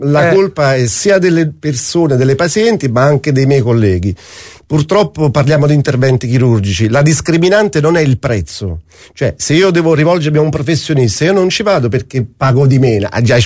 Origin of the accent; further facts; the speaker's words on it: Naples, Campania, Italy; noi siamo napoletani